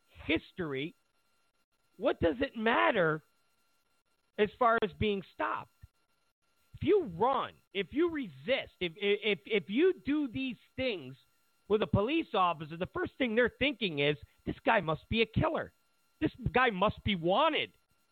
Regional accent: New York City, New York, United States; Here I am, a young African-American born and raised in Brooklyn, New York, wanting to be a cop.

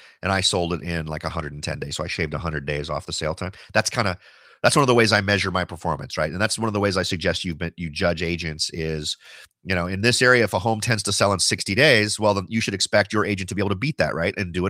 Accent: Cupertino, California, United States; I grew up in the Cupertino, Saratoga area and went to Lynbrook High School over in that part of town, which is officially in West San Jose.

